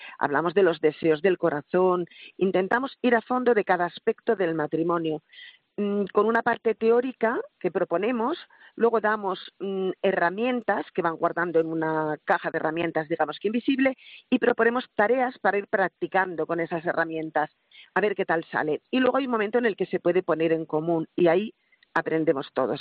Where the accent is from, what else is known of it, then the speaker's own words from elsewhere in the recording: Asturias, Spain; allí en Asturias, lo digo por ser mi tierra